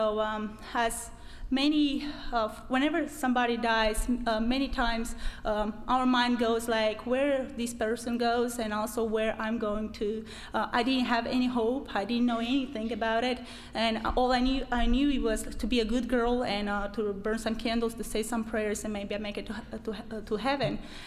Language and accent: English; Romania; moved away as an adult; now in United States; As you may have heard already, I am from Romania. And I came here to America 5 months ago.